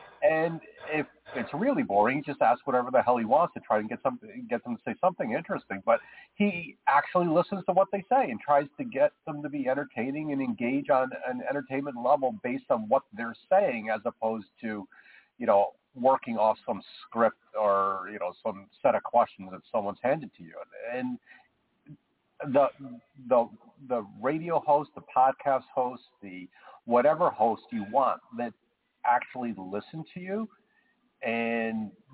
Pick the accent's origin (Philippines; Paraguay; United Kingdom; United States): United States; New Jersey; because I'm originally from the New Jersey, New York area, and if you're from the New Jersey, New York area, you love you some doggy.